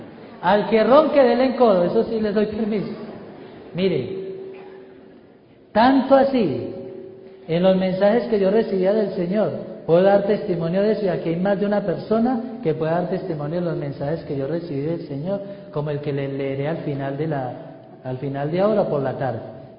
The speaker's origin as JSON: {"language": "Spanish", "region": "Antioquia", "country": "Colombia", "said": "¿De dónde es usted, padre? De Antioquia, no, con razón."}